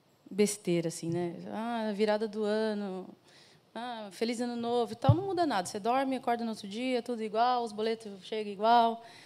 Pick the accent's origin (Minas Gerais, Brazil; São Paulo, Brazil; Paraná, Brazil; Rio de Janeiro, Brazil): São Paulo, Brazil; Eu sou paulistana, nasci, cresci, moro aqui desde sempre. Meus pais são mineiros.